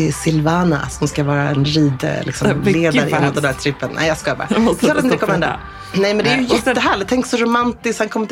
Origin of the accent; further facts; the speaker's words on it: Sweden; Jag bara, number one, jag är svensk.